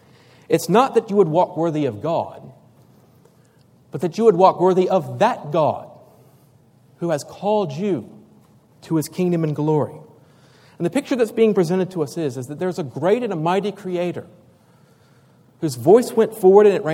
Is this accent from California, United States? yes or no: no; Virginia, United States; there'd be only 25 Christadelphians in my home state of Virginia.